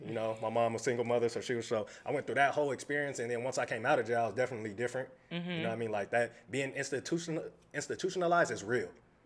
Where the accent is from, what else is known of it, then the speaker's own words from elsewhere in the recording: Los Angeles, California, United States; So like, for example, like when I was young, growing up in South Central, you feel me?